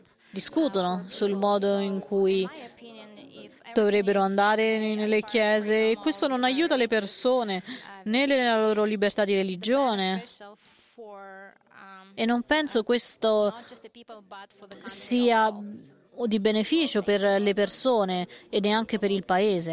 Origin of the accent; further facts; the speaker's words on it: Hungary; Io vengo dall'Ungheria, grazie mille per questa fantastica presentazione.